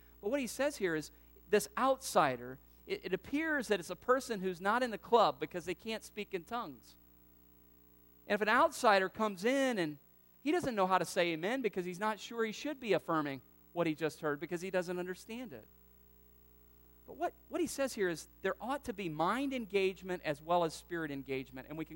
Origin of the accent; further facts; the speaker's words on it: the South, United States; I grew up in the South, so I was accustomed to a lot more verbal expression during a message.